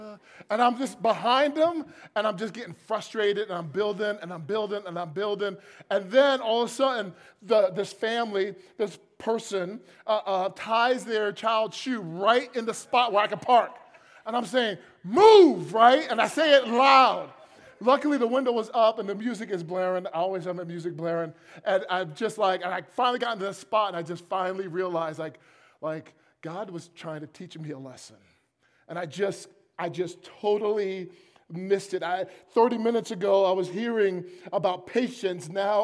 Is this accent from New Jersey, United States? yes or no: yes; New Jersey, United States; And I'm from New Jersey, and New Jersey drivers are a little bit more aggressive than anyone else in the country.